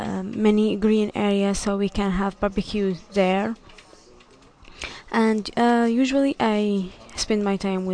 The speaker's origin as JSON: {"language": "English", "town": "Zawiya", "region": "Zawiya District", "country": "Libya", "second_language": "English", "said": "I came from Libya. I live in a small city named Zawiya. It was half an hour away from the capital city of Libya, Tripoli. My city, it's like it's in north of Libya, one of the city of the north Libya"}